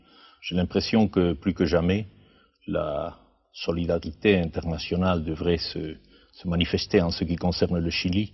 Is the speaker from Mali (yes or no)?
no; Argentina; now in France; je suis argentin en effet, je suis né en Europe tout à fait par hasard et je réside en France depuis plus de 20 ans, tout en gardant ma qualité de latino-américain.